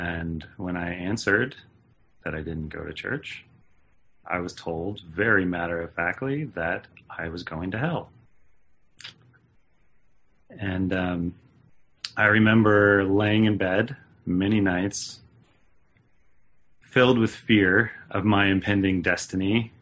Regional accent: Turlock, California, United States; I was born and raised in Turlock, California, which is a small town outside of Modesto, here in the Central Valley. It's home to a lot of agriculture, conservatism, and church-going Christians.

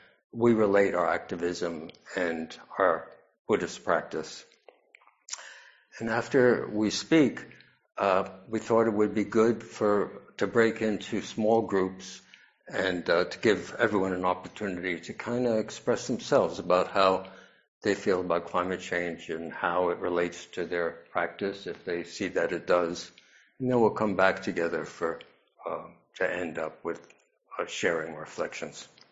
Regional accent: New York City, New York, United States; I was a city kid. I grew up in New York City, in Manhattan.

